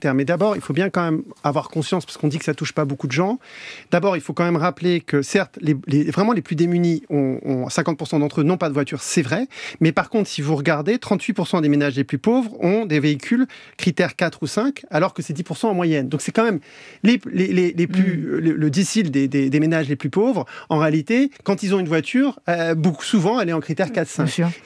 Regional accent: Marseille, Provence-Alpes-Côte d'Azur, France; Moi, je suis Marseillais.

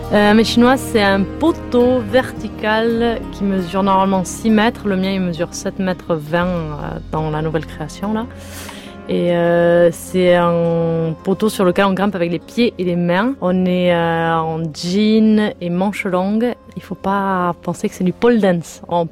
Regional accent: Spain; French is a second language; en tant qu'espagnole de pur sang

